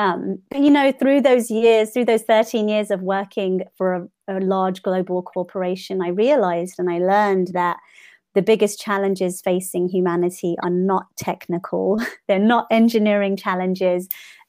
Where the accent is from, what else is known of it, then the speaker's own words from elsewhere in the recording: London, United Kingdom; now in Seattle, United States; So I was born and raised in West London, and grew up kind of really exploring the city. I went to school in Westminster and traveled on the bus and the tube every day, you know, as a child.